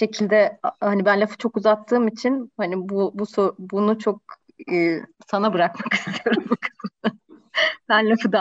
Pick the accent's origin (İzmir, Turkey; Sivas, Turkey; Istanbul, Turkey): Sivas, Turkey; Sivaslıyım.